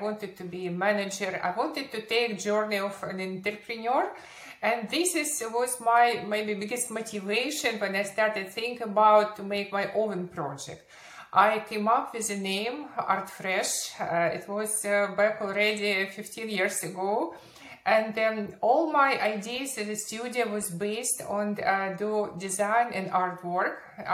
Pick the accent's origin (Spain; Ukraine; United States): Ukraine; Kyiv; moved away as an adult; Originally, I came from Kiev in Ukraine. It's 13 years ago.